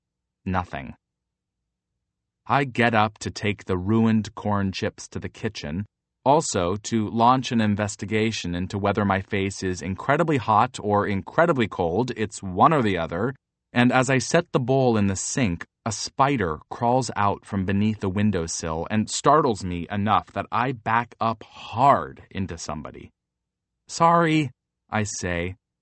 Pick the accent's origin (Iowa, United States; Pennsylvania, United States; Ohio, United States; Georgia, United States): Ohio, United States; Cleveland; No, I sit down. I'm from Cleveland.